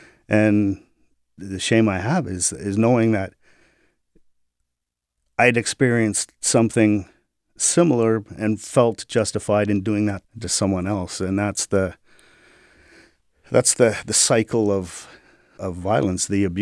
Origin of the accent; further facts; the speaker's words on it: England, United Kingdom; So we bonded over all kinds of weird, quirky Monty Python things, and as weird English people do.